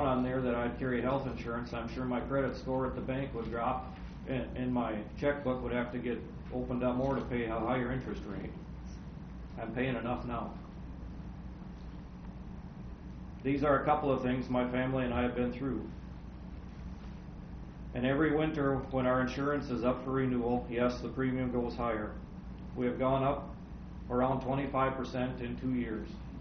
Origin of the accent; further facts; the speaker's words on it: Madelia, Minnesota, United States; from Medalia, Minnesota. It's a couple towns to the west of here on Highway 60. I live in the southeast corner of Brown County.